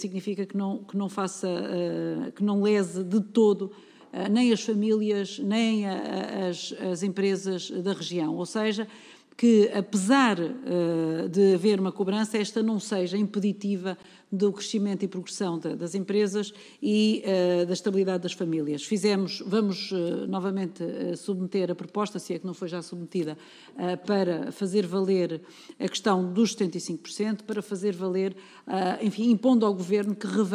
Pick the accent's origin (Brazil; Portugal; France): Portugal; Beira; apesar de também a conhecer enquanto Beirã